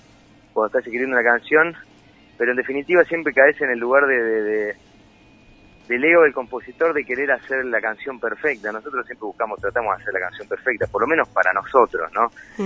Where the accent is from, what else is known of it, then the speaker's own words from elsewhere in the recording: Córdoba, Argentina; also born or lived in Buenos Aires; yo como cordobés, ¿no? Viviendo tantos años en Buenos Aires. Lo digo porque ahora vivo en Córdoba hace un tiempo